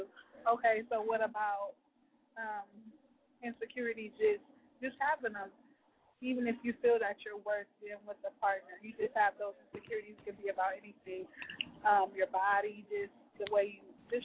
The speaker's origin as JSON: {"language": "English", "town": "Long Beach", "region": "California", "country": "United States", "said": "I'm 18 years old. I'm from Long Beach, California."}